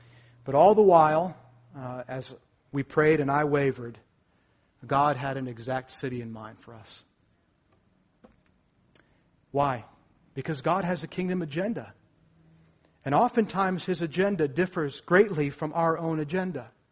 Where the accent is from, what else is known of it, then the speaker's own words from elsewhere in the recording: Rhode Island, United States; also born or lived in North Carolina / Florida; I'm from Rhode Island. I like a cold climate, and I lived in North Carolina for 10 years. I lived in South Florida for some time.